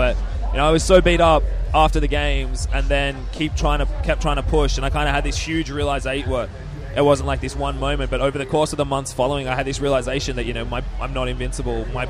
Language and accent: English; Sydney, New South Wales, Australia; I was actually only working on like a guide to Sydney, so my hometown.